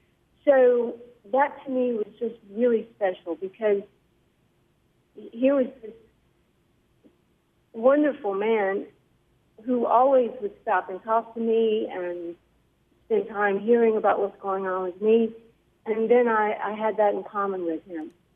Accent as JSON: {"language": "English", "town": "Hardin", "country": "United States", "tie": "born or raised there", "said": "I grew up here in Hardin, which is the same place Bob did as well a few years earlier."}